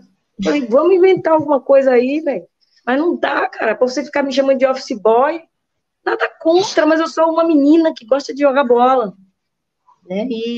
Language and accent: Portuguese; Camaçari, Bahia, Brazil; eu sou de Camaçari, que eu moro na Rua do Meio, número 39, Cleba